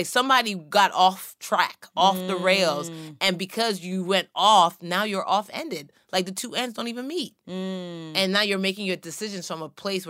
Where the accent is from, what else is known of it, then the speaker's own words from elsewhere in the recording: Nigeria; I'm not yelling at anybody. I'm Nigerian, okay?